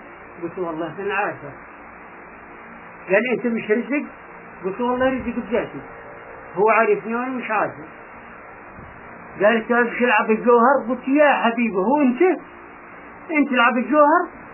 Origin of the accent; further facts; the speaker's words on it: Gaza, Gaza Strip, Palestine; احنا ولاد غزه